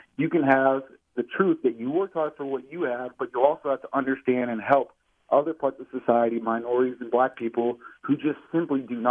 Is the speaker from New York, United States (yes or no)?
no; Davis, California, United States; I grew up in Davis, almost all white community.